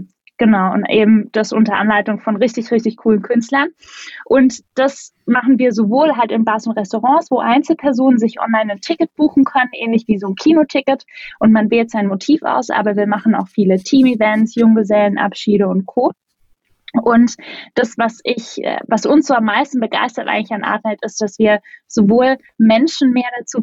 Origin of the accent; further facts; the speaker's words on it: Baden-Württemberg, Germany; Ich komme aus dem Schwarzwald, meine Mama ist Kanadierin, daher auch mein Name